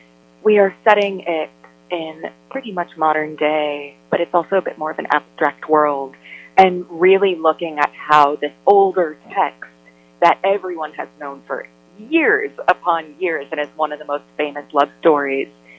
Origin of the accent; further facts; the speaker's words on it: New York City, New York, United States; I grew up in theater, and I grew up in New York City and went to a performing arts high school